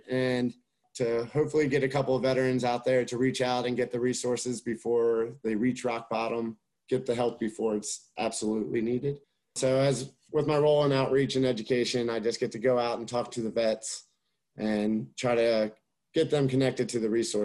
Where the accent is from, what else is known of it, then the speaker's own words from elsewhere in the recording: Ocean City, United States; I grew up in Ocean City, and when I got out, went back there, and I didn't really look for services